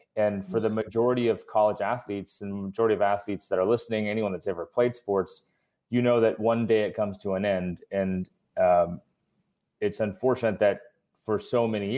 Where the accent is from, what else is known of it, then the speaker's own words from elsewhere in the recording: Kansas City, United States; You know, I grew up in Kansas City, got recruited across the country and ended up at Nebraska.